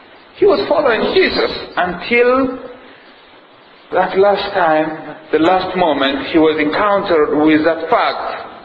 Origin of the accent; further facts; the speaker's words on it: Ethiopia; Originally, I'm from Ethiopia, one of the poorest nations in the world.